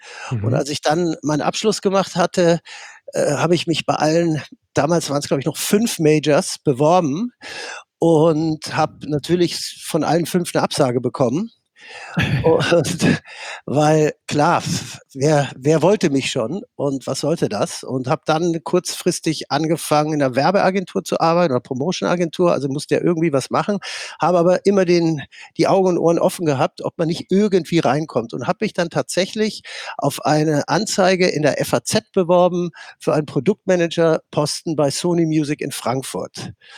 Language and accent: German; Netherlands; German is a second language; moved away; ich komme aus Holland und bin in Holland groß geworden und habe dort jeden Gulden damals in Musik gesteckt.